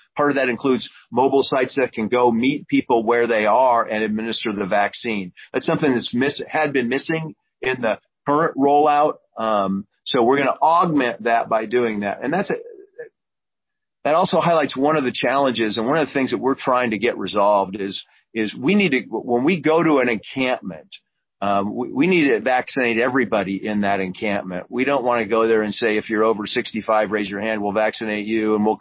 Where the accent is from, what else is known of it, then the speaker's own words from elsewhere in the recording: Puyallup, Washington, United States; I'm from Puyallup, was always very proud of the fact that the churches in Puyallup, of which I have attended a few, did the Freezing Nights program.